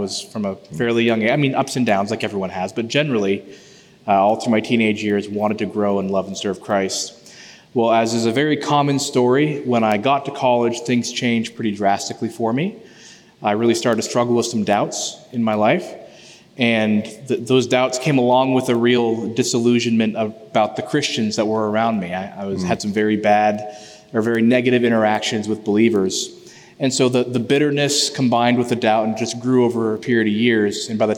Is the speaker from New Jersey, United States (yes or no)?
no; Fort Kent, Maine, United States; I was born in Fort Kent, Maine, right on the border with Canada, basically. Raised in Maine by really loving parents, Christian parents. We were first-generation believers.